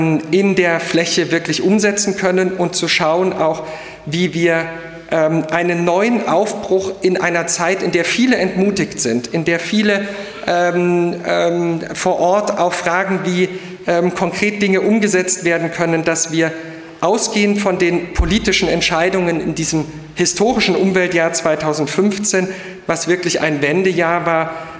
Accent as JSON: {"language": "German", "town": "Dresden", "region": "Saxony", "country": "Germany", "tie": "born there", "said": "ich bin gebürtiger Dresdner"}